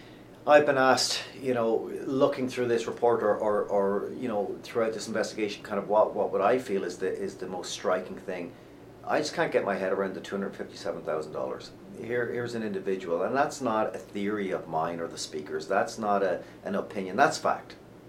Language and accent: English; British Columbia, Canada; That is not, as a British Columbian, that is not what I want or expect out of any elected official